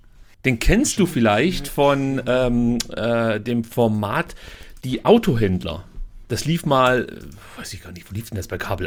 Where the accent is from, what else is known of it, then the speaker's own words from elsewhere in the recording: Germany; Ja, aber das hat mich beschämt als Deutscher